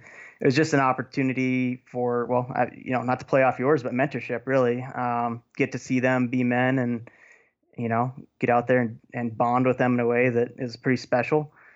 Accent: Washington, United States; moved away as an adult; now in Montana, United States; I grew up in Western Washington, grew up hunting black-tailed deer rifle, and then kind of came over to Montana on a whim on a scholarship for school

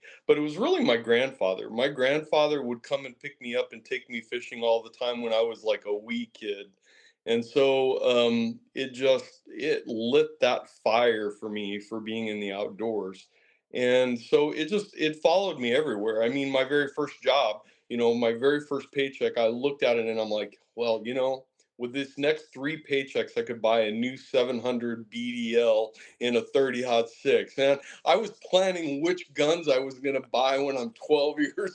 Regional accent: Texas, United States; moved away as an adult; now in Oregon, United States; I am a Texan through and through, brother. I lived here for my first 23 years, and I moved up to Oregon when I found out that all the hunting and fishing was free.

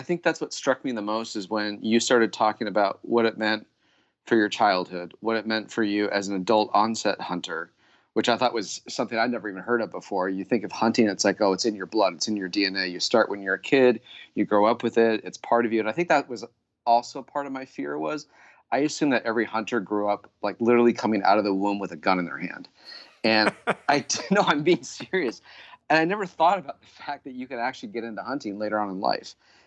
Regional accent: California, United States; also born or lived in Colorado; and this is coming from as city slicker as they come in Southern California, I grew up, even though I was born in Colorado, I grew up here on the coast

